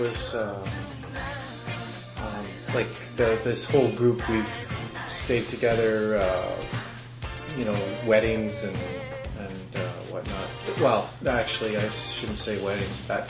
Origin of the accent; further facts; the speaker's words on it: Smithers, British Columbia, Canada; it involved my Smithers gang, so people that I grew up with in Smithers.